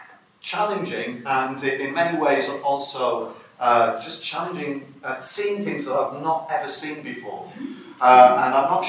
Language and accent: English; Barrow, North West England, United Kingdom; I'm preaching in a few weeks' time in the church I grew up in Barrow